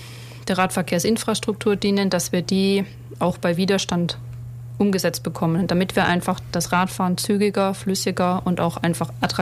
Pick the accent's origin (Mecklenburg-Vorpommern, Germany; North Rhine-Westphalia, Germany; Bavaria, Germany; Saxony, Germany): Bavaria, Germany; Augsburg; born there; also born or lived in Stuttgart; Ich bin gebürtig aus Augsburg und habe auch in Augsburg studiert und dann noch ein Semester in Stuttgart.